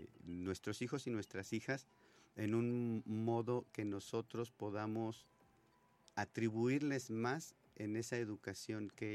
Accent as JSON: {"language": "Spanish", "country": "Mexico", "said": "hablo propiamente de nosotros como mexicanos"}